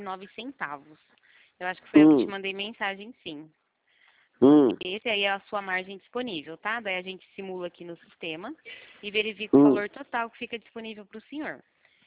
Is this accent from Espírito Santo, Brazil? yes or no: no; São Paulo, Brazil; Eu sou de São Paulo.